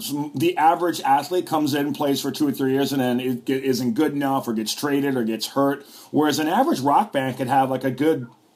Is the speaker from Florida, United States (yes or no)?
no; Buffalo, New York, United States; I grew up in Buffalo, New York, and it's a pretty big sports town.